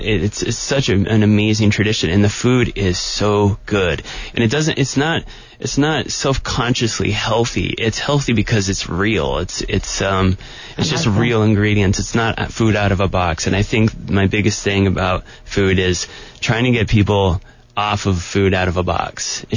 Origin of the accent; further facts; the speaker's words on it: New York, United States; also born or lived in Oregon; Like, I'm from New York. Well, I grew up in New York and I was born in Oregon